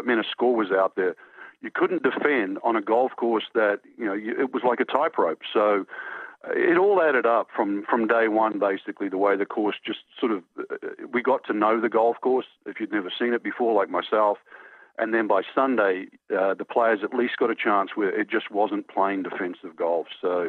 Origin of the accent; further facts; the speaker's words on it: New Zealand; I grew up in New Zealand, we have smaller events that you could sort of play